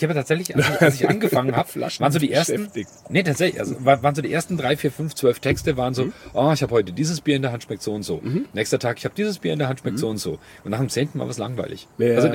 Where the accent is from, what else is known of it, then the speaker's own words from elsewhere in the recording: Kulmbach, Bavaria, Germany; als Oberfranke, wie gesagt, aus Kulmbach geboren